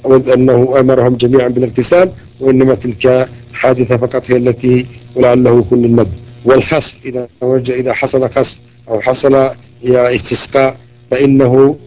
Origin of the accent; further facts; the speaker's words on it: Yemen; عندنا في اليمن قلت لكم كثير من الحمامات